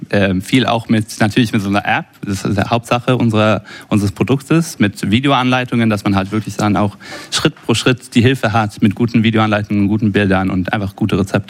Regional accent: Sweden; first language Swedish; German is a second language; Nee, genau, Schwedisch ist meine Muttersprache.

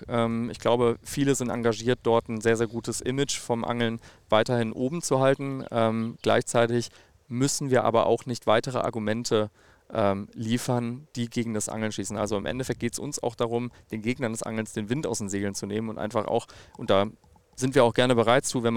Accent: North Rhine-Westphalia, Germany; also born or lived in Cologne; Das ist meine Heimat. Ich komme aus dem Rheinland, viel lange Jahre in Köln gelebt, komme ursprünglich aus der Voreifel.

